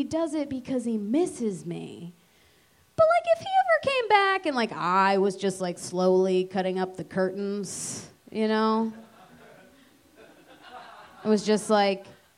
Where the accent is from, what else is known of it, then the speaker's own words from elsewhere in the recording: New Hampshire, United States; And I'm from New Hampshire